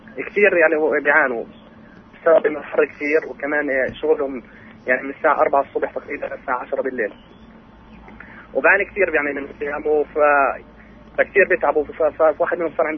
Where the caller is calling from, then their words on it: Eastern Lebanon, Lebanon; انا من لبنان الشرقيه